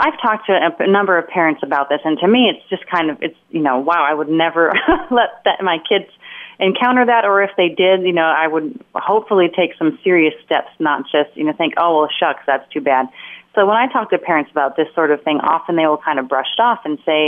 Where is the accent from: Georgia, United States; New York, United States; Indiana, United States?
Indiana, United States; A radio host in Indiana, my home state, posted pictures from a friend